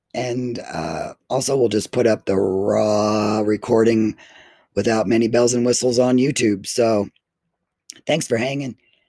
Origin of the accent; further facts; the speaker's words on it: United States; actions of the far right are not playing out any sort of values that I was taught as a Christian white growing up in the United States.